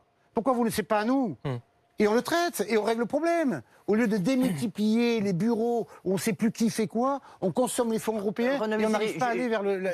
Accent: Marseille, Provence-Alpes-Côte d'Azur, France; Je suis marseillais en plus.

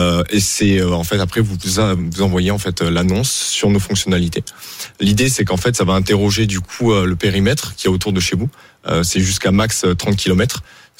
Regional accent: Argelès-sur-Mer, Occitanie, France; Moi, je viens du coup d'Argelès-sur-Mer.

